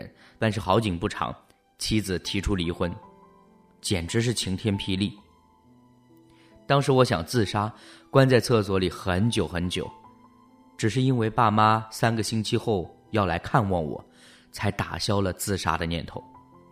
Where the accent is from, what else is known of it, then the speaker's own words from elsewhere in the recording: Hong Kong; 我在香港出生成长，13岁开始工作，15岁呢已经搬家独立生活。